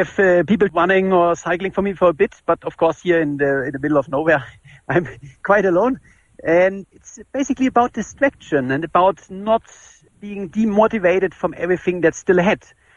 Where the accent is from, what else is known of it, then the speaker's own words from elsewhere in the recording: Germany; English is a second language; now in United States; to be honest, I'm from Germany.